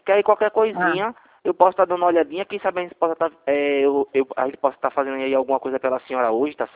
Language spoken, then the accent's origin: Portuguese; Recife, Pernambuco, Brazil; Eu sou daqui de Recife.